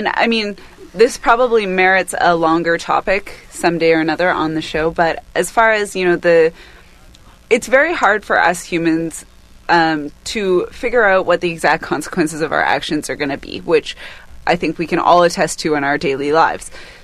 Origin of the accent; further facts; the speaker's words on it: British Columbia, Canada; they are supposed to live in the wild, where I grew up in the South Okanagan, which also, you know, created a lot of nightmares.